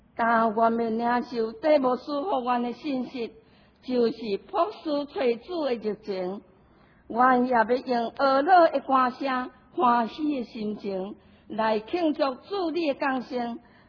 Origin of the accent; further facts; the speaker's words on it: Taiwan; 在这个无公义的环境，我台湾人心真正沉重。